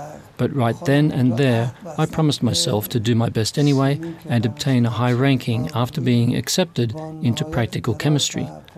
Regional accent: Yasuj, Kohgiluyeh and Boyer-Ahmad, Iran; English is a second language; I was born in 1974 in Yasuj, Abpakshan village.

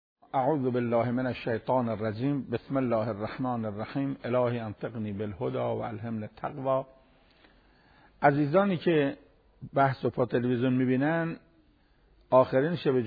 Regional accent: Iran; now in Europe; تا فهمید من ایرانیم.

